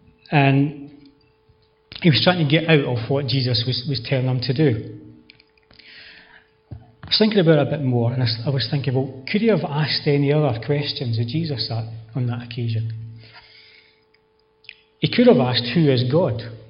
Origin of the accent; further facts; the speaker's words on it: Scotland, United Kingdom; Obviously, I'm Scottish, okay?